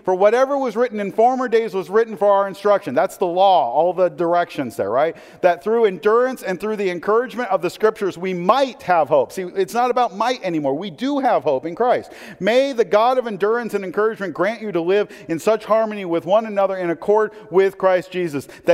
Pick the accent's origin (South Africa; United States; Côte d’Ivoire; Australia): United States; Portland; I was born in Portland. Shame on those people, because I didn't choose to be born there.